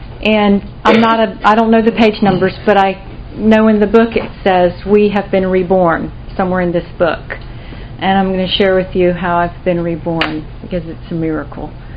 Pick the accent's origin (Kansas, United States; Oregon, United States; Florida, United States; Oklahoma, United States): Florida, United States; Auburndale; also born or lived in Winter Haven, Florida; And I was born in Winter Haven, Florida, and I grew up in Auburndale, Polk County. We called it Polk County.